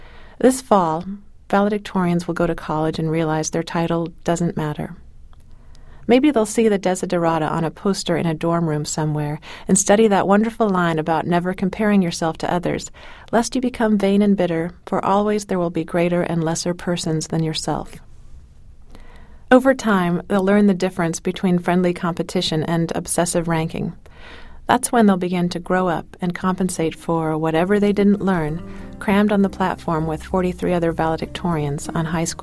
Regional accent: Portland, United States; In my hometown of Portland, the public high schools averaged 7.3 valedictorians per graduating class.

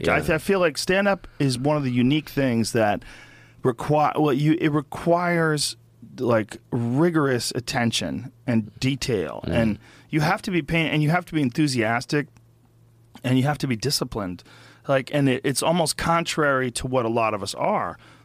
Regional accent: Newton Upper Falls, Massachusetts, United States; I grew up in Newton Upper Falls, which is like a suburb of Boston.

